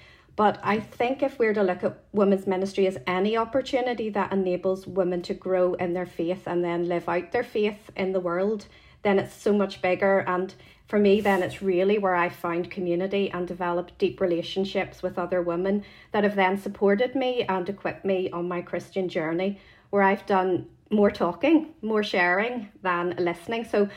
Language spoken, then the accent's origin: English; Belfast, Northern Ireland, United Kingdom; I also have a long-standing connection with Mount Pottinger due to growing up in the Girls Brigade there and becoming an officer there.